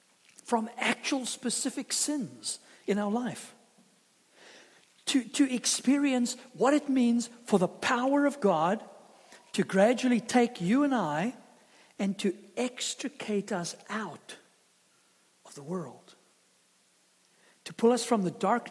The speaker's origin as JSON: {"language": "English", "country": "South Africa", "tie": "born or raised there", "said": "when I grew up in South Africa, one of the things that we like to do as kids, go along the ocean in the rock pools"}